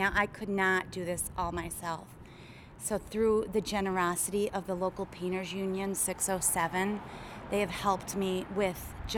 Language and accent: English; Rockford, Illinois, United States; I grew up in Rockford, so I'm a Rockford native